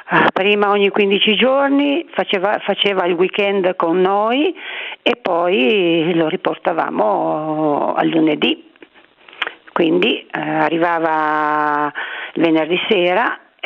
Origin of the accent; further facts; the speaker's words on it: Friuli-Venezia Giulia, Italy; now in Lombardy, Italy; io oltretutto non sono neanche di queste zone, sono friulana, quindi trapiantata qui in Lombardia ormai da tantissimi anni